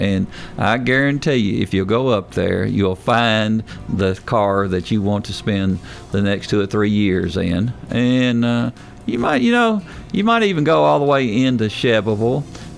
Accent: Westview, United States; Growing up in Westview was like growing up in old Americana.

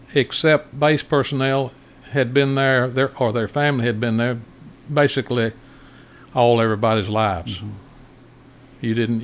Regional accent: Smyrna, Tennessee, United States; when I was growing up in Smyrna

